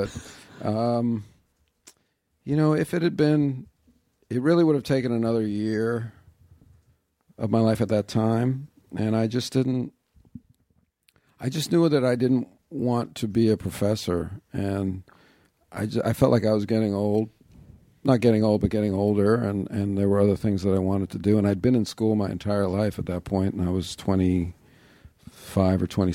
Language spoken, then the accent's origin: English; New York, United States; I grew up in New York, yeah.